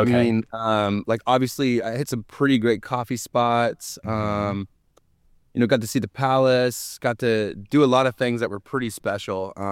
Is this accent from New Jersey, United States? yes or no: no; California, United States; I am. I'm from Northern California, and I can never say the word rural.